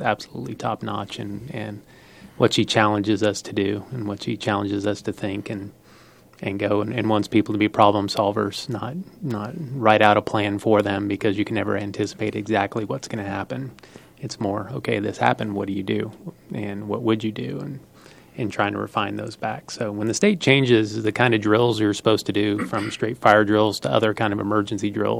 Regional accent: Ellsworth, Kansas, United States; now in Manhattan, United States; I came to Manhattan from Ellsworth, Kansas, which has a pretty large wind farm right north of it.

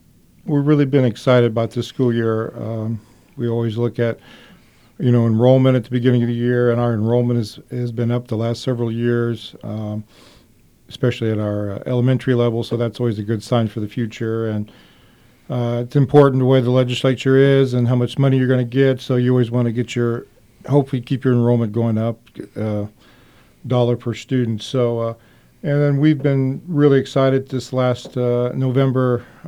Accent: Kansas, United States; I grew up in Western Kansas, went to K-State to get my undergraduate degree

